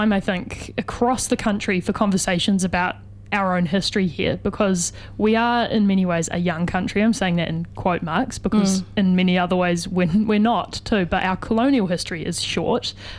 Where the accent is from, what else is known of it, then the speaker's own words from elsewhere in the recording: Christchurch, Canterbury, New Zealand; Well, I always think about this because I'm from Christchurch